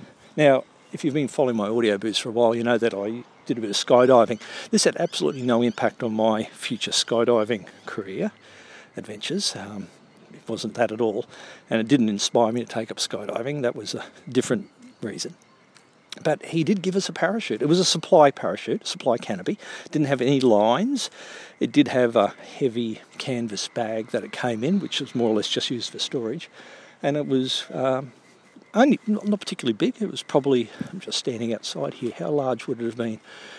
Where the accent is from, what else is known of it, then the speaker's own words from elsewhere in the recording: Toowoomba, Queensland, Australia; So, as far as my favourite toy as a child, growing up in Toowoomba, was a ex-Vietnam War supply parachute